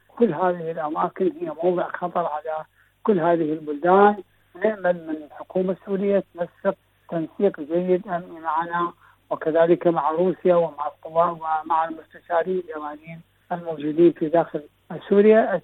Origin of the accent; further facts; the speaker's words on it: Iraq; لأننا كعراقيين شهدنا بأنفسنا